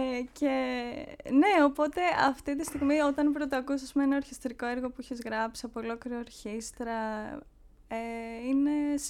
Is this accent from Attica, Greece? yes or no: yes; Athens, Attica, Greece; born there; Εγώ γεννήθηκα εδώ στην Αθήνα. Έχω καταγωγή βέβαια από Θεσσαλονίκη.